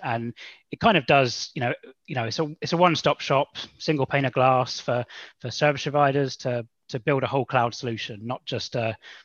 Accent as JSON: {"language": "English", "country": "United Kingdom", "lives_now": "Ukraine", "said": "It's I'm British, but I spend most of my time in Ukraine nowadays."}